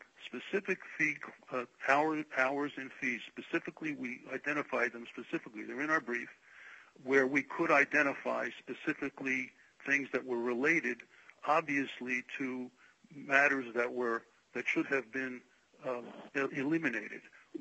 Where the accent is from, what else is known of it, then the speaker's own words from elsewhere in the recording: Pittsburgh, Pennsylvania, United States; from Pittsburgh